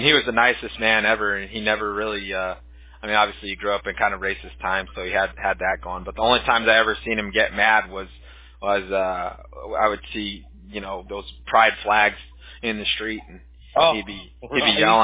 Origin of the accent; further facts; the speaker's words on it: United States; I took so much pride in being American growing up, you know? I was raised by a good old boy, and I got a lot of family members that were in the service